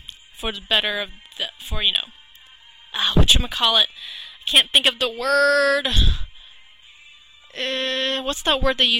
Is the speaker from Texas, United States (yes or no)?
yes; Texas, United States; It's kind of like being a Texan. People associate y'all and cowboys and cattle with us, necessarily.